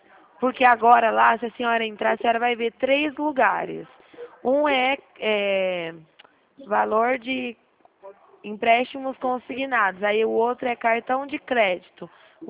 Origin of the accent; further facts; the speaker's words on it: Dracena, São Paulo, Brazil; Eu sou de Dracena, estado de São Paulo.